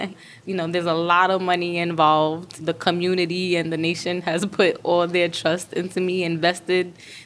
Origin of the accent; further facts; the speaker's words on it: Bronx, New York, United States; I'm from the Bronx. We all have rap in our blood.